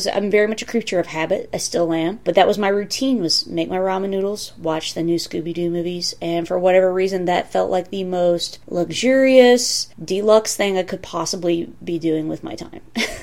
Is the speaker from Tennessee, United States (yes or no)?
yes; Tennessee, United States; I grew up in East Tennessee, where it is absurdly humid, you know, because of the mountains and all the trees and stuff.